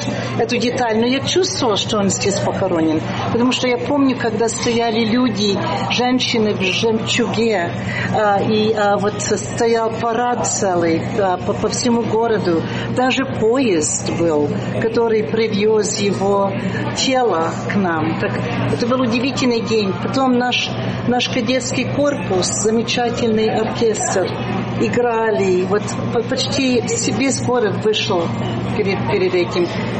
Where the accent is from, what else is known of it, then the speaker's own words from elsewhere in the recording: France; Russian is a second language; now in United States; Нет, я родилась во Франции, я всю жизнь провела.